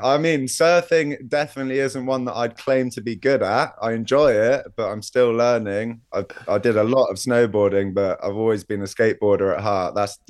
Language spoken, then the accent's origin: English; Mallorca, Balearic Islands, Spain; also born or lived in Southampton, United Kingdom; I was born in Southampton, which few people know. And then I moved to Mallorca when I was about 7.